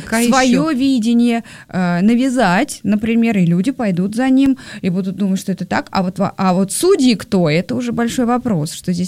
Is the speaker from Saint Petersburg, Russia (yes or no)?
yes; Saint Petersburg, Russia; Питер же все-таки вторая столица, и я сама из Питера.